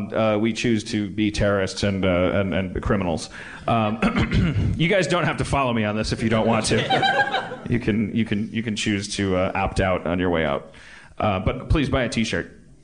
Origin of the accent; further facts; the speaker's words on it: Puerto Rico; when I was growing up in Puerto Rico